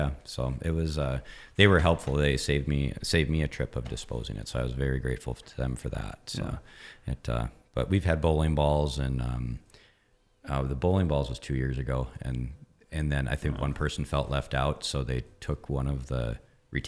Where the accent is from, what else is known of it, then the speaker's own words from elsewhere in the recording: Minnesota, United States; But I growing up in Minnesota, I'd winter camp, and I'd hear them howling and stuff.